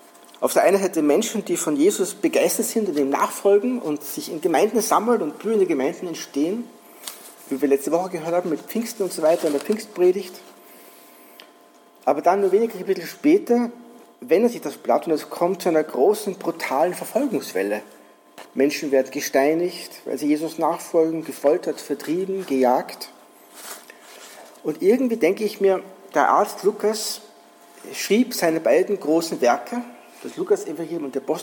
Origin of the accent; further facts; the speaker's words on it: Austria; Ich bin hier in Österreich innerhalb der Freikirchen aufgewachsen.